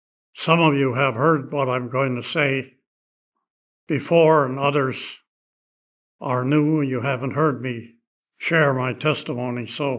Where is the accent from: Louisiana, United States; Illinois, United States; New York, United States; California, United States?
Illinois, United States; Waukegan; just sneaking away and going back to my hometown of Waukegan, Illinois.